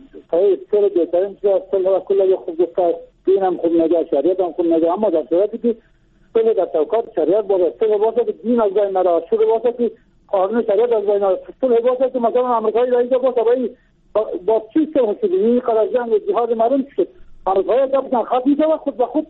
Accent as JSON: {"language": "Persian", "region": "Bamyan", "country": "Afghanistan", "said": "از بامیان هستم."}